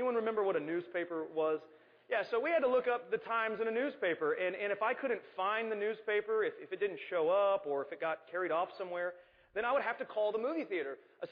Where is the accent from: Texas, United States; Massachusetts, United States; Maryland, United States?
Texas, United States; Arlington; And growing up in Arlington, Texas, let me just tell you about how things have changed